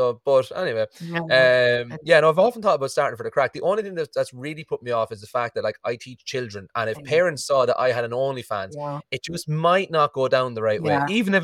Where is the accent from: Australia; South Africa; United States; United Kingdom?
United Kingdom; Derry, Northern Ireland; Our band is called … because I'm from Eden Derry.